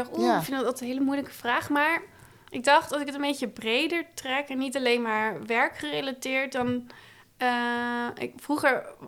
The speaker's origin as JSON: {"language": "Dutch", "town": "Schoonhoven", "region": "South Holland", "country": "Netherlands", "said": "Nee, ik kom uit Schoonhoven, in de buurt van Gouda."}